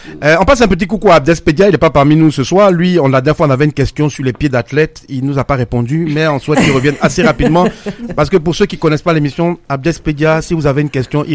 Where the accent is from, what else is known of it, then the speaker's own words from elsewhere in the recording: Marseille, Provence-Alpes-Côte d'Azur, France; Je suis Marseillais.